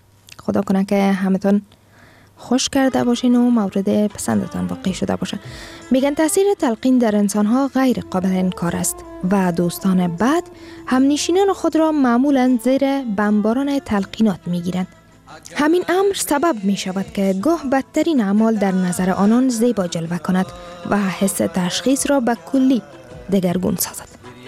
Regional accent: Afghanistan; ما میگیم از افغانستان،

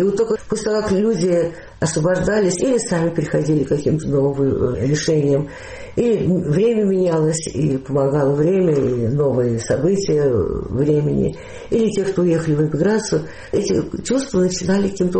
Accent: Moscow, Russia; В 43-м году я родилась, и так в Москве и осталась.

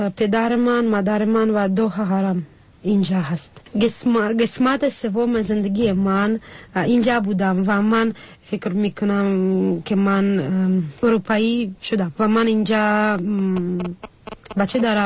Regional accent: Turkmenistan; moved away as an adult; now in Czech Republic; و من در سال 1996 از ترکمنستان آمدم به جمهوریت چک.

